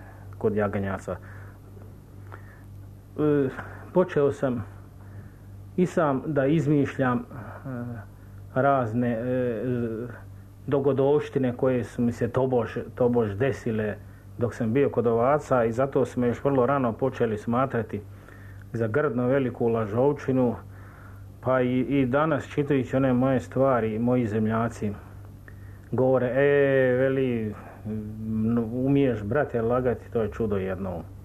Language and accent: Serbian; Bosanska Krajina, Bosnia & Herzegovina; U Bosanskoj krajini, u mom rodnom kraju, čuvao sam stado